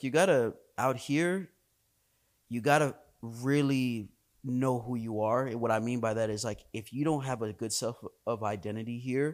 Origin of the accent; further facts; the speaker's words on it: Florida, United States; I'm from Broward.